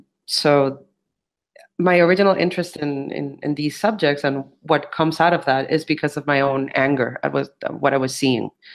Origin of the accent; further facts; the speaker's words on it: San Juan, Puerto Rico; So when I moved back to Puerto Rico in 2014, I was a little bit shocked. I grew up in Old San Juan